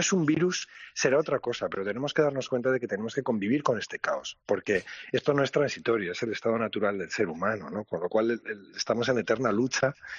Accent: La Rioja, Spain; Pues tenía yo una cuenta pendiente con La Rioja, con mi tierra, después de haber, fíjate, ido de aquí para allá por el mundo

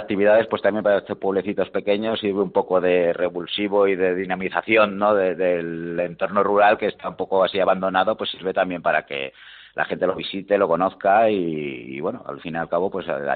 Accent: Montalbanejo, Castilla-La Mancha, Spain; como yo soy de Montalbanejo, pues sí. Dije, oye, pues yo tengo un pueblo

